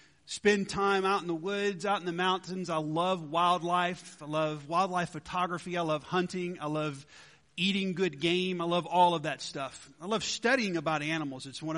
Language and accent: English; Georgia, United States; I grew up in Georgia, and they're everywhere.